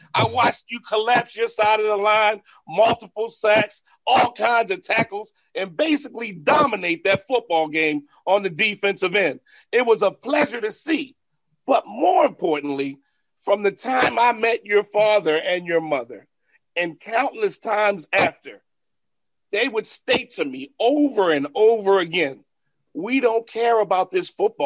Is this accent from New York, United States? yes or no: no; Baltimore, Maryland, United States; I'm from Baltimore